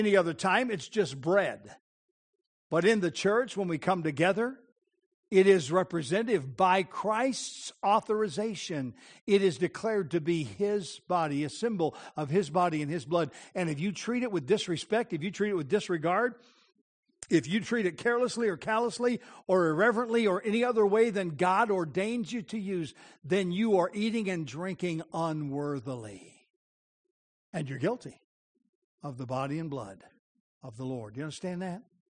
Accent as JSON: {"language": "English", "country": "United States", "moved": "yes", "lives_now": "Canada", "said": "I'm from the United States of America. I still am a citizen of the United States of America. Don't hate me for it. I just still am. But I've lived in Canada longer than I lived in the United States."}